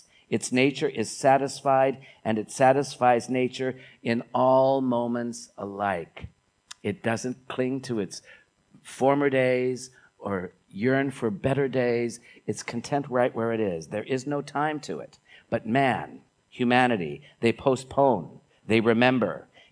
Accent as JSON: {"language": "English", "town": "New York City", "region": "New York", "country": "United States", "said": "And then being the New Yorker that I am, I wanted to give him a tip"}